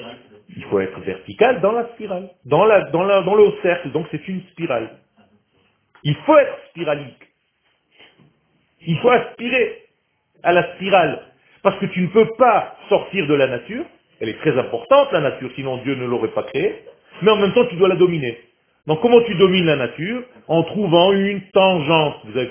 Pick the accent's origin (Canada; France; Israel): Israel; born there; first language Hebrew; French is a second language; Non, je suis israélien. Je suis né en Israël et ma langue natale c'est l'hébreu. Donc j'ai appris français juste pour venir enseigner